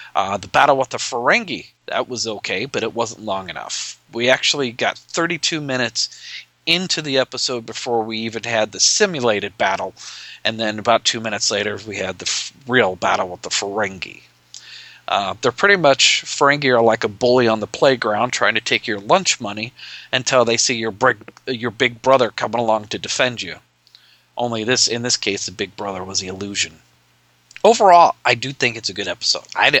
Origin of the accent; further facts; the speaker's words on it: Nebraska, United States; from Nebraska, as he's pointed out.